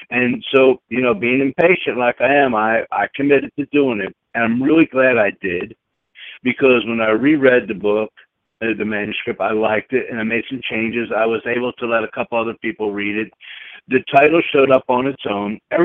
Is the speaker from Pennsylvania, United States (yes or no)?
yes; Philadelphia, Pennsylvania, United States; also born or lived in Las Vegas; so I'm from the Northeast, okay? I'm from Philadelphia. I had spent 20 years in Las Vegas in the gaming industry